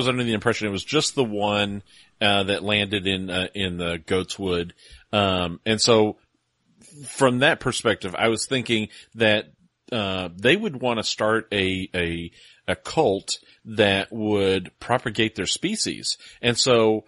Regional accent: Texas, United States; Growing up in Texas, we were mortified by that.

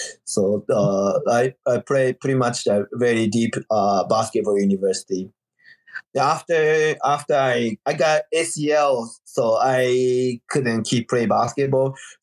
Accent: Kagoshima, Japan; now in Tokyo, Japan; Yeah, I am from the Kagoshima, very south Japan. And now I do live in Tokyo Central, yeah.

